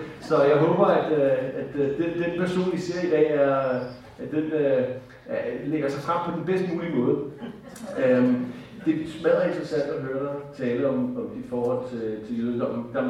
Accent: Bagsværd, Capital Region of Denmark, Denmark; Jeg voksede op i Bagsvær, og var altid meget bevidst, i hvert fald fra en meget tidlig tid, at jeg var jøde.

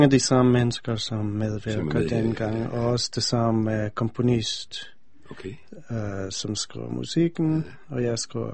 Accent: United States; now in Denmark; da jeg voksede op i USA, så vi havde altid familie i Israel

